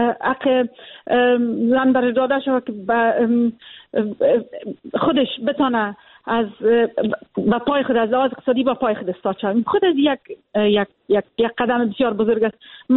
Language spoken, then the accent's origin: Persian; Afghanistan; born there; من خودم یک زن هستم و در افغانستان به دنیا آمدیم.